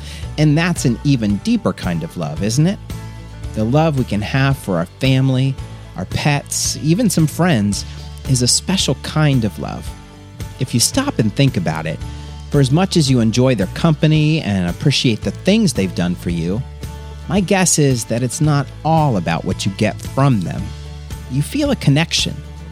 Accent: Florida, United States; Believe it or not, growing up in Florida, there were some Christmases where it was actually warm enough to go swimming. It's certainly been a big adjustment to move to a place where it gets cold

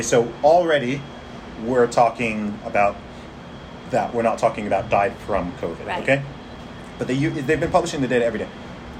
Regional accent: England, United Kingdom; Throughout this whole thing, I'm from England.

